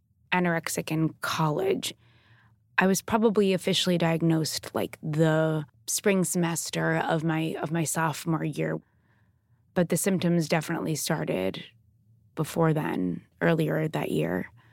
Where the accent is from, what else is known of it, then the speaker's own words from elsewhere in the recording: Long Island, New York, United States; I grew up in the New York City suburbs on Long Island.